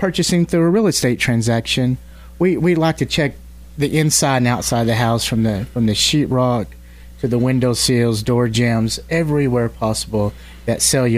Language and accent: English; Midland, Texas, United States; Doing this as long as I have, and growing up in West Texas, Midland, a lot of new homeowners would freak when they hear the word termites